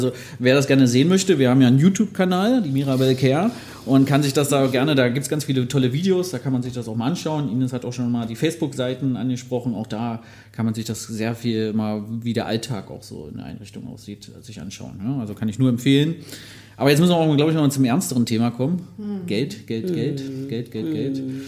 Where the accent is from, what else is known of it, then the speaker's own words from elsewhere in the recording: Magdeburg, Saxony-Anhalt, Germany; born there; Ich bin ja gebürtiger Magdeburger, habe ja auch da in der Nähe gelernt.